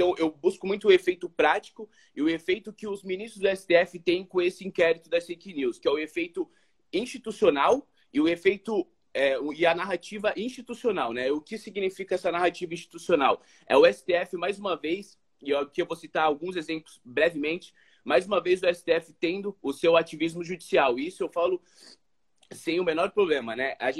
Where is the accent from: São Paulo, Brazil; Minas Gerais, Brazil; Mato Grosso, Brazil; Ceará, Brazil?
São Paulo, Brazil; Santos; sou de Santos, pré-candidato a vereador.